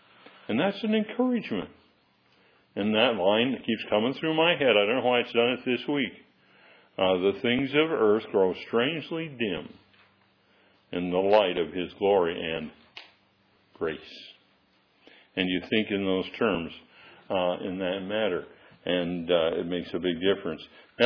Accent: California, United States; I'm still a California guy at heart, but I'm from Eastern California. I'm not from Western California. Eastern California is on the backside of the Sierras.

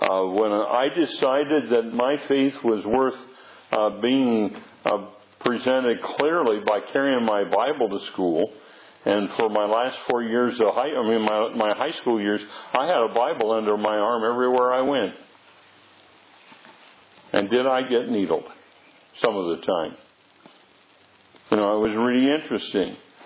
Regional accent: Washington, United States; because I was raised in Eastern Washington, or I spent the core of my time in Eastern Washington, and the town 43 miles away was Pasco.

